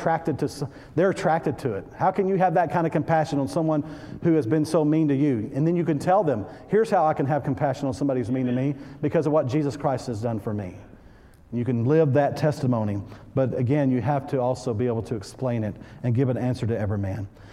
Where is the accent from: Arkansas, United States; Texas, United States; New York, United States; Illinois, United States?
Texas, United States; Yeah, I'm from Texas. We say yes, ma'am.